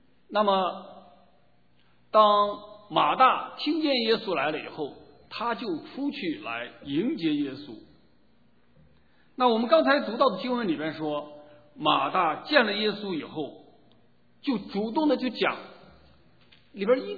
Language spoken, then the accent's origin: Chinese; China; 我们中国人呢，在传统里边，当有一个人家里有一个人去世以后，通常会在家里设一个灵堂。